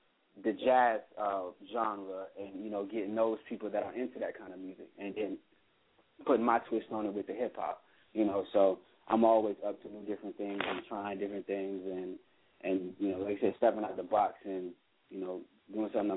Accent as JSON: {"language": "English", "town": "Detroit", "region": "Michigan", "country": "United States", "also_born_or_lived": "Atlanta, United States", "moved": "yes", "said": "so once I left Michigan, it's like I go back and visit every so often, but, you know, I feel like I'm from Detroit and Atlanta at the same damn time."}